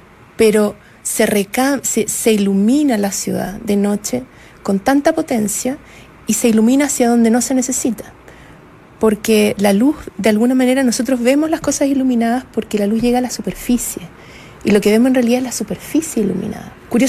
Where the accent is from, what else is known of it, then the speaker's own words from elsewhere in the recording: Salvador, Atacama, Chile; yo crecí en el desierto de Atacama. Yo soy de Salvador, que es un mineral ahí que está...